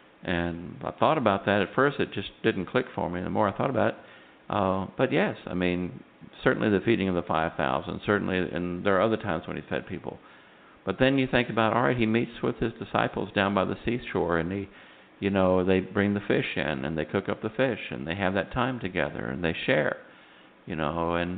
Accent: Texas, United States; well, I'm from Texas. We like to barbecue everything

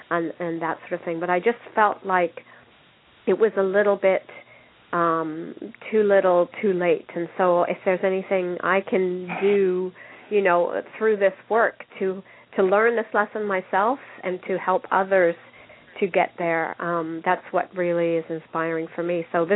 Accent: United Kingdom; We're a British family, you know, stiff upper lip.

